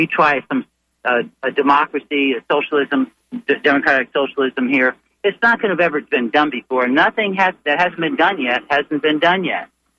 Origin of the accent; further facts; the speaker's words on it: Miami, Florida, United States; I grew up in Miami. I'm a reporter.